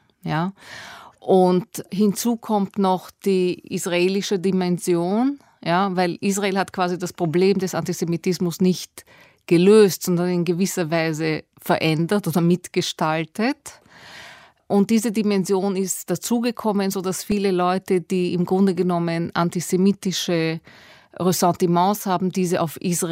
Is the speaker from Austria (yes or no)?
yes; Vienna, Austria; born there; Ich bin 1960 in Wien zur Welt gekommen. Beide meine Eltern sind Holocaust-Überlebende.